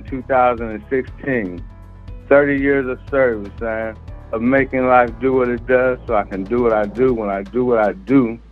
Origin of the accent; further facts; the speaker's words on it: East St. Louis, Illinois, United States; moved away; also born or lived in California; I was born in Illinois. I was raised in East St. Louis in a little village called Royal Lakes. From there, the fam, we hightailed it to California.